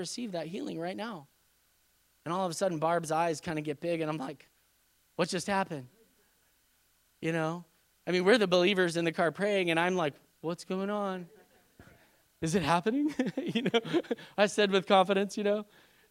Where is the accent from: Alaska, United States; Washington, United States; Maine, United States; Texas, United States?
Texas, United States; Dalhart; well, we come from Dalhart, Texas. We pastor a church.